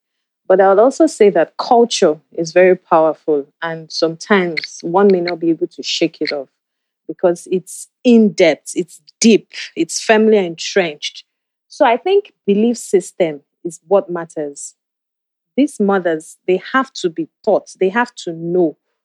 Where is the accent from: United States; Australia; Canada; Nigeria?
Nigeria; I'm from Nigeria